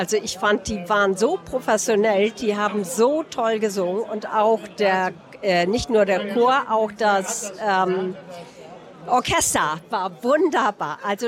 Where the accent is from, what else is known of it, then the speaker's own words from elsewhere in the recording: Hamburg, Germany; Wir kommen extra aus Hamburg